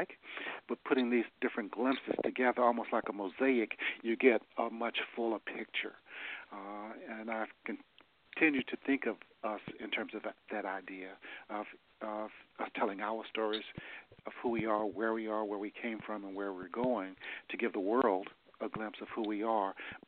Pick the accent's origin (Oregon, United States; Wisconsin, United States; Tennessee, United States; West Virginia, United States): Tennessee, United States; Nashville; I'm from Nashville.